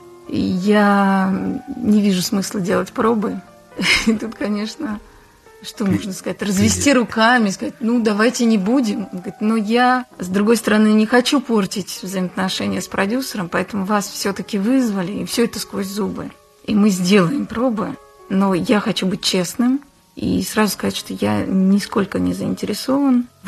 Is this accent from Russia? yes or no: no; Georgia; accent: Georgian; у меня был серьезный недостаток – грузинский акцент. Ну, я выросла в Грузии, конечно.